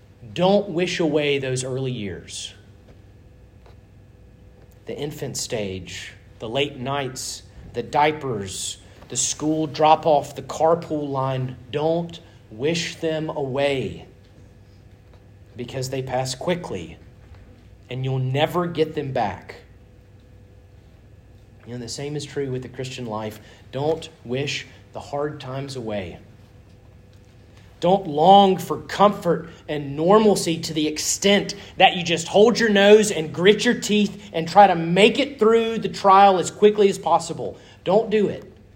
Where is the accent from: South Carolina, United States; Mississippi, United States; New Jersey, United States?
Mississippi, United States; Starkville; I grew up in Starkville, Mississippi, and I remember it being said